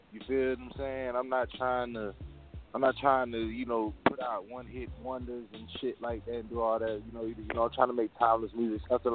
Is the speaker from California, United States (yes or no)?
no; Daytona Beach, Florida, United States; I'm an 80s baby, late 80s baby and everything like that, man. I'm from Central Florida, like the Daytona Beach area.